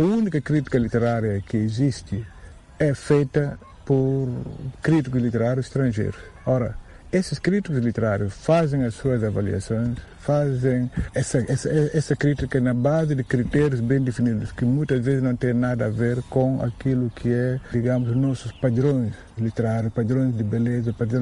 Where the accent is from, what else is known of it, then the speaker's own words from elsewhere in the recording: Guinea-Bissau; como cidadão, como intelectual, como guineense, também como africano